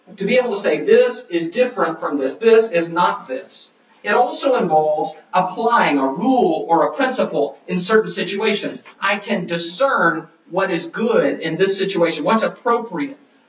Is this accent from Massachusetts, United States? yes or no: no; Texas, United States; even though I'm a Texan and worse than that, an Aggie.